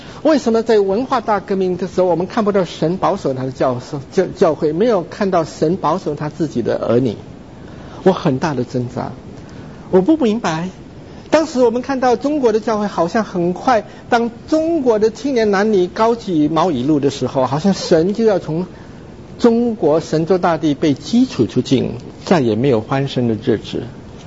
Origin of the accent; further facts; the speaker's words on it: Indonesia; also born or lived in China; 我自己是在印度尼西亚长大的，我在中国出生，但是印尼长大的。